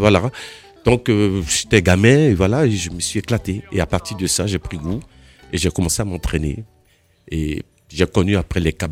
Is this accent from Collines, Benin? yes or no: no; Cotonou, Littoral, Benin; also born or lived in Côte d'Ivoire; J'ai aimé depuis que j'étais au Bénin, parce que je suis né en Côte d'Ivoire, mais quand j'étais à Cotonou, j'aimais jouer sur les tambours.